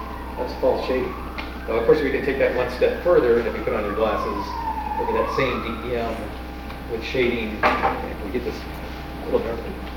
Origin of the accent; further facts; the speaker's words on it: Pacific Northwest, United States; born there; I was born in the Pacific Northwest, so it's nice